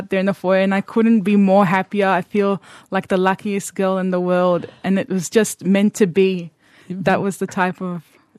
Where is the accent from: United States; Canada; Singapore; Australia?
Australia; being a young Zoroastrian growing up in Australia, you know, you hope to marry someone of the same religion.